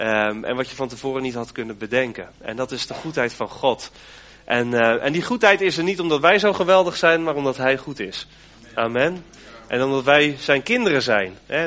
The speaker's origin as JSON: {"language": "Dutch", "town": "Alkmaar", "region": "North Holland", "country": "Netherlands", "said": "Wij komen uit Alkmaar en omgeving. We hebben de afgelopen 10 jaar daar in de gemeente gestaan."}